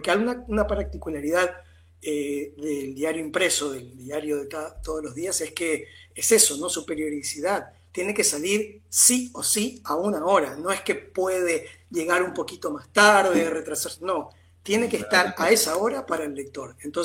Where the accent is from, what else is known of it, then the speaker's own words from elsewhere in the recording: Misiones, Argentina; Yo soy de una zona mucho más cálida y más, más parecida a Paraguay, soy de Misiones, y en esa zona del nordeste argentino